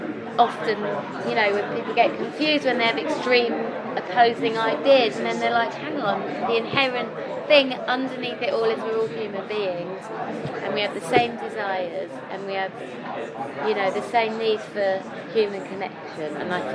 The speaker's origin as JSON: {"language": "English", "region": "England", "country": "United Kingdom", "accent": "North of England", "said": "I don't have my own accent in it. I have an accent from the north of England."}